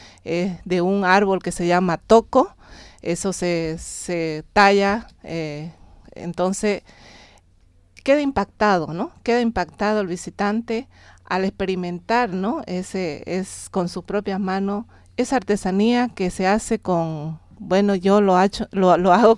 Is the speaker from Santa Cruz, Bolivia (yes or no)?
yes; Roboré, Santa Cruz, Bolivia; soy artesana de la Chiquitanía, específicamente del municipio de Roboré. Es un lugar turístico en todo su esplendor, tiene naturaleza, pintura rupestre